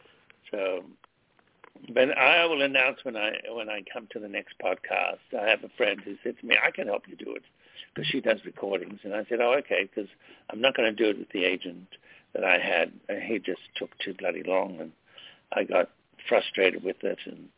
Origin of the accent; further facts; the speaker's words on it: Australia; I like the sun because I was brought up in Australia that way